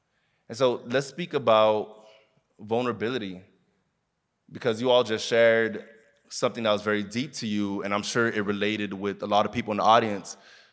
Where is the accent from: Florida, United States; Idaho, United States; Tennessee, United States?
Florida, United States; Miami; Growing up in Miami, I was born and raised in Miami, and my parents are Haitian.